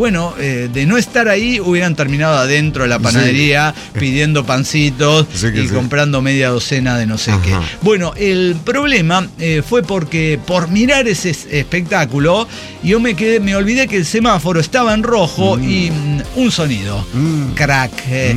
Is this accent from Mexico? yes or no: yes; San Luis Potosí, Mexico; now in Mexico City, Mexico; Les saluda … de San Luis Potosí desde la Ciudad de México, en realidad. Pero bueno, pero soy originario de San Luis Potosí.